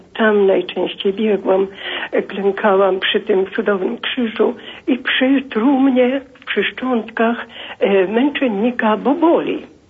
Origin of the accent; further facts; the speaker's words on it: Kalisz, Greater Poland Voivodeship, Poland; also born or lived in Lublin region; Ja nie jestem warszawianką, ale po prostu byliśmy wysiedleni z Kalisza, wywiezieni na Lubelszczyznę, tam nędza, głód.